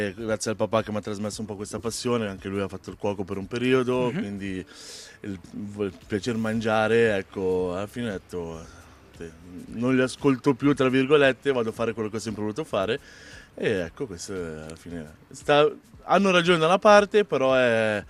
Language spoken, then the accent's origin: Italian; Melide, Ticino, Switzerland; now in Cama, Switzerland; Io sono nato e cresciuto a Melide.